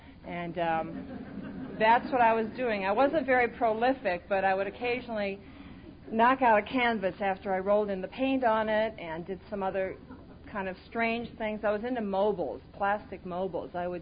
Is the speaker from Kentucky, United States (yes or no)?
no; Iowa, United States; I grew up in Iowa, and that was my very first resentment from the moment I could realize where I was.